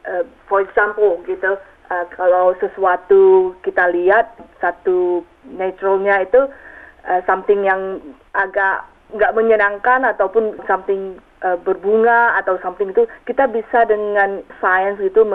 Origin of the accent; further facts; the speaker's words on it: Indonesia; born there; Saya lahir di Indonesia.